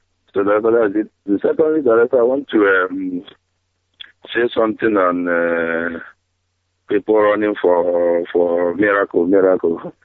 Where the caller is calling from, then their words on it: Indonesia; I'm calling from Indonesia.